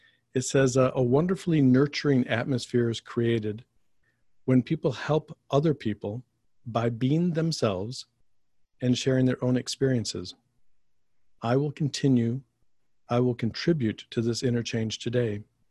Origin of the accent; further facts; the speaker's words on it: Michigan, United States; now in Los Angeles, United States; I'm from Michigan originally, but found myself in Los Angeles about 25 years ago.